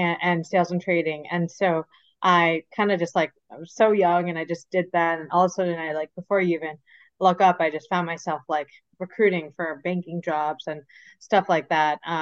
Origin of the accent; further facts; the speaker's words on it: Michigan, United States; So I grew up in Michigan, so born and raised in Michigan, and grew up with two Taiwanese immigrant mom and dad.